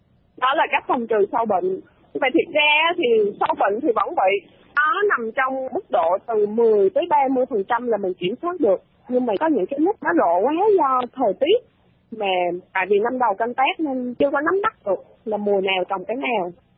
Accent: Phú Yên, Vietnam; Tại quê em Phú Yên thì nó lại sát biển. Khoảng năm 2012 em quê là Phật tử.

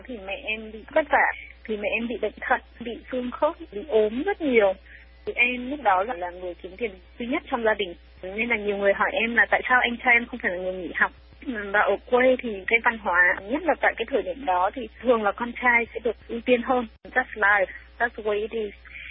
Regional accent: Lập Thạch, Vĩnh Phúc, Vietnam; Em sinh ra ở Lập Thạch, Vĩnh Phúc ạ, từ một làng quê rất là nhỏ và nghèo ở miền núi phía Bắc Việt Nam.

